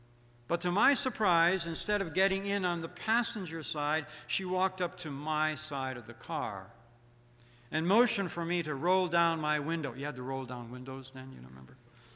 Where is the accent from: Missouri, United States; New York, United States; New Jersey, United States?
New York, United States; 2 years before my home state of New York allowed teenagers to drive.